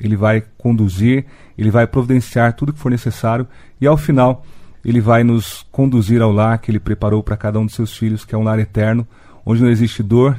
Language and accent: Portuguese; São Paulo, Brazil; now in Cascavel, Brazil; Eu sou de São Paulo, estou aqui há 5 anos